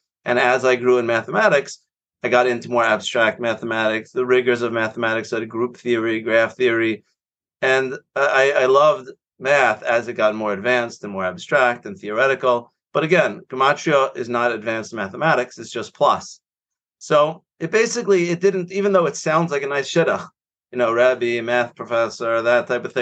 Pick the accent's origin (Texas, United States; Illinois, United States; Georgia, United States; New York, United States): New York, United States; Staten Island; Okay, so I grew up in Staten Island, and after high school, I went to yeshiva in Farakway